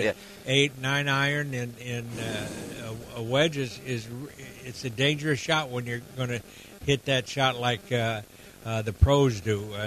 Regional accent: Argentina; It's great golf, and growing up in Argentina on that side of the world, similar, summers that they have in Australia, they have in Argentina, and the golf courses there get hard and fast.

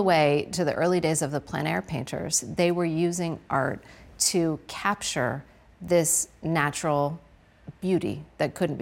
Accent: Laguna Beach, California, United States; I was born and raised in Laguna Beach. I was born and raised actually in Laguna Canyon, on Canyon Acres and on Castle Rock Road.

